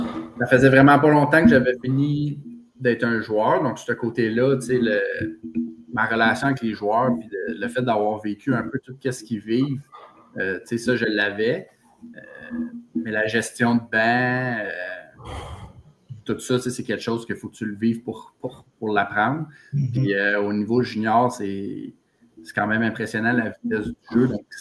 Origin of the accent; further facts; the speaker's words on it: Waterville, Quebec, Canada; Il vient de Sherbrooke, puis moi je viens de Waterville, un petit village proche de là.